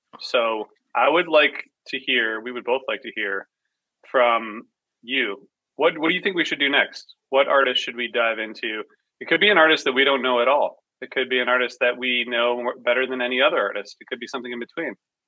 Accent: Midwest, United States; We're both from the Midwest, but we'll be in the Midwest together for the first time.

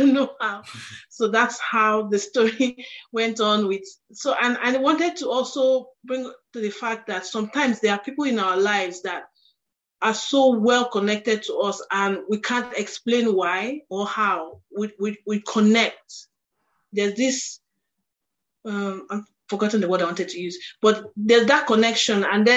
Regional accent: Nigeria; I'm Nigerian.

